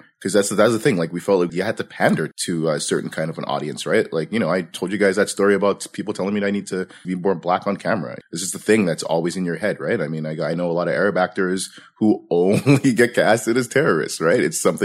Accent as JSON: {"language": "English", "country": "Canada", "said": "Like, yeah, I mean, as a black person living in North America, you know what I mean?"}